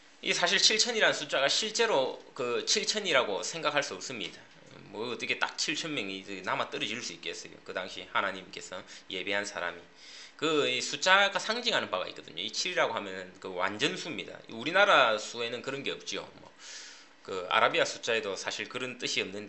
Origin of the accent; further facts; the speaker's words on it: South Korea; 우리는 선택해서 한국 사람으로 태어난 것 아닙니다. 그냥 태어나고 보니 한국 사람이었고, 한국을 사랑하면서 살아갑니다.